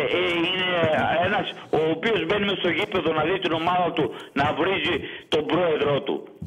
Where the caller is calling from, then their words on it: Larissa, Thessaly, Greece; είμαι από τη Λάρισα.